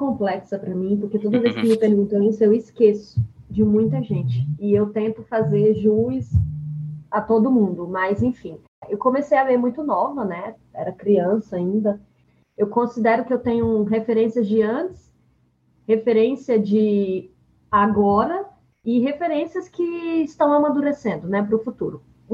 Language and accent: Portuguese; Formosa, Goiás, Brazil; Sou de Formosa, Goiás, interior de Goiás. Meu pai e minha mãe são comerciantes.